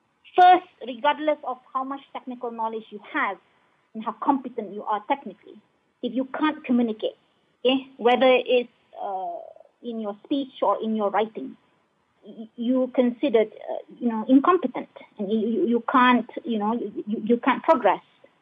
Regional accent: Malaysia; Put our effort as a country, as Malaysian, to actually be fluent in English, right?

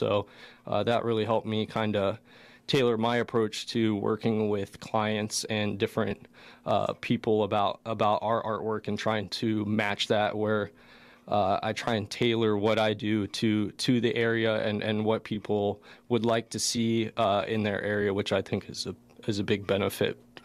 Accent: Stuart, Florida, United States; I'm originally from a place called Stuart, Florida, which is on the east coast of Florida. So a little kind of coastal town just north of West Palm Beach, and lived there for, you know, till I graduated high school.

